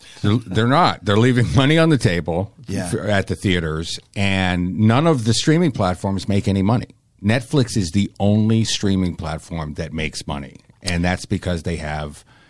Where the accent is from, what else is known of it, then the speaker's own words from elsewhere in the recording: Boston, Massachusetts, United States; Well, because we grew up with independent movie theaters.